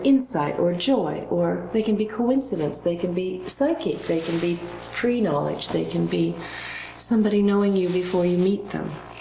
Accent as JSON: {"language": "English", "town": "Seattle", "region": "Washington", "country": "United States", "tie": "born or raised there", "also_born_or_lived": "Edmonton", "said": "I'm from Edmonton, Alberta, and grew up in Seattle, Washington, and came here first in 1962"}